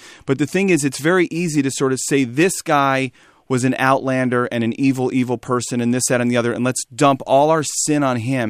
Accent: Chicago, Illinois, United States; I'm from Chicago originally, a lot of retired Chicago cops in Honduras living on their pensions.

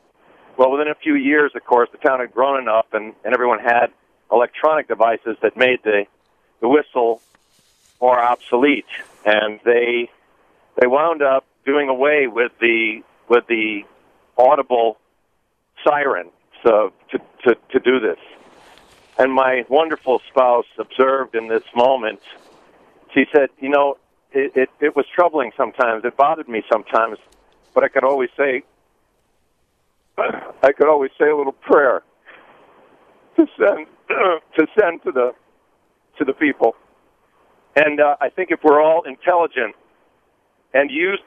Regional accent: Connecticut, United States; And I moved her back to my hometown in the East, a little town in Connecticut, years ago

